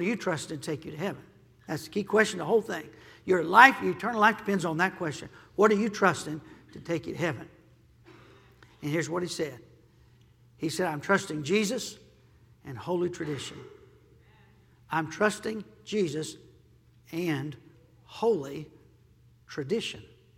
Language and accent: English; Hickory, North Carolina, United States; I grew up in Hickory, and lots of churches over there, a lot of Lutheran churches, a lot of Baptist churches, and I think it was only one Catholic church